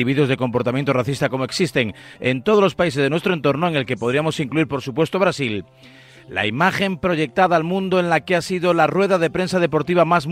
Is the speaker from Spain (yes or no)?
yes; Sanxenxo, Galicia, Spain; Hay paisanos míos de Sanjenjo que no quieren a pijos madrileños en sus playas